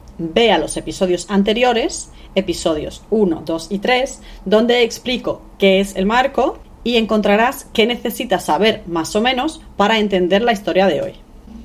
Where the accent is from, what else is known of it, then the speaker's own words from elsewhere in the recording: Andalusia, Spain; soy una andaluza muy divertida con ganas de enseñarte español.